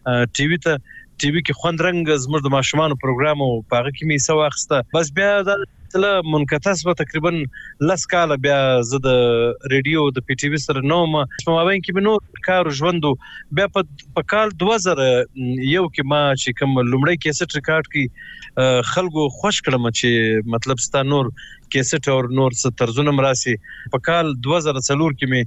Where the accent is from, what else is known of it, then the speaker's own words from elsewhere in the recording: Quetta, Balochistan, Pakistan; زه د کوټ ښار اوسېدونکی یم چې کومه مې د پلار او نیکه علاقه ده، دا په کلی عبدالله کې ده.